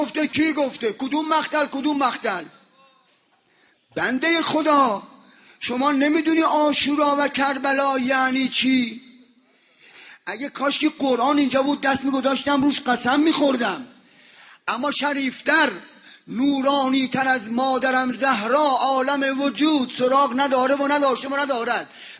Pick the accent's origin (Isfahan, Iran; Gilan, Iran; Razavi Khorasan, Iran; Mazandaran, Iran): Isfahan, Iran; now in Tehran, Iran; حدود 50 سال قبل برای یه کاری ما از فریدن اصفهان اومدیم، از اصفهان اومدیم تهران